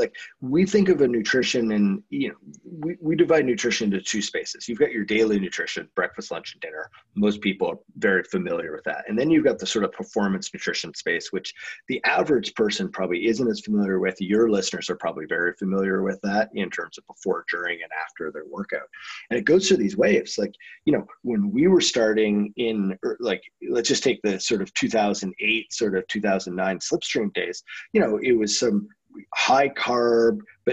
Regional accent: Canada; I grew up in Canada and started out as a ski racer

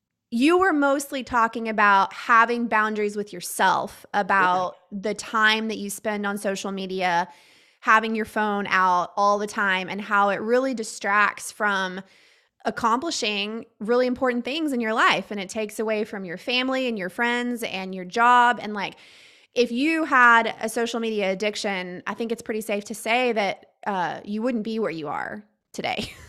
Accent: Texas, United States; accent: Southern drawl; now in Minnesota, United States; I'm from Texas originally. And so when I moved up to Minnesota, I had a thick Southern drawl. And unfortunately, living in the Midwest has completely taken away my Southern drawl.

